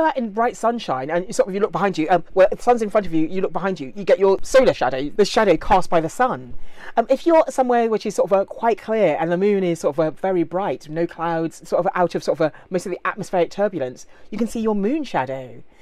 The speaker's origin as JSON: {"language": "English", "region": "London", "country": "United Kingdom", "tie": "born or raised there", "said": "As a kid growing up in London, to work in somewhere like that just blew my mind."}